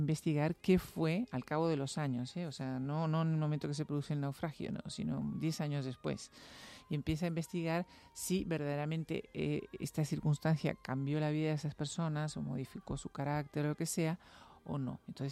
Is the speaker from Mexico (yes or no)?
no; Uruguay; now in Europe; cuando nosotros vinimos a Europa... Además es curioso porque se cumplen ahora 60 años que salimos de Uruguay